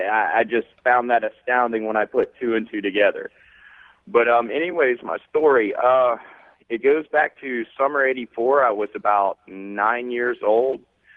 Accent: Myrtle Beach, South Carolina, United States; I'm calling from Myrtle Beach. I'm listening to you on WRNN 99.5.

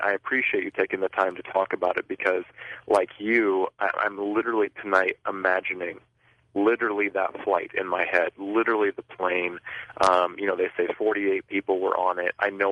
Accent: Iowa, United States; I'm from Iowa, and I know, you know, wind shears

